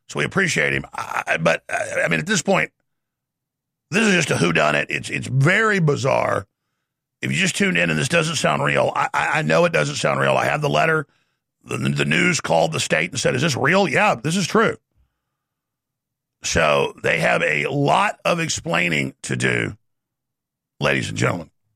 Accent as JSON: {"language": "English", "country": "Sweden", "said": "And I'm not from Norway, but I'm from Sweden."}